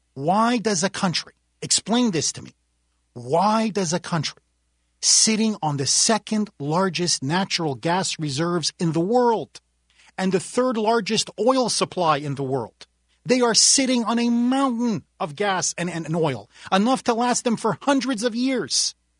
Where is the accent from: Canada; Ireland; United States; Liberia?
Canada; Montreal, Quebec; I'm originally from Montreal, born and raised.